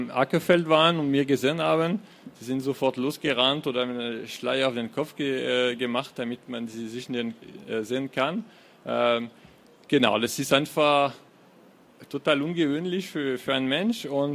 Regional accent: France; German is a second language; now in Germany; Der Anblick von meinem Heimatdorf in Frankreich.

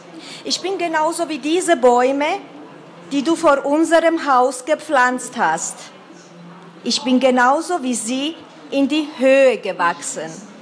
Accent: Georgia; Ich komme aus Georgien, wie hier erwähnt wurde, und die Welt weiß das, dass 20% unseres Territoriums okkupiert wurde.

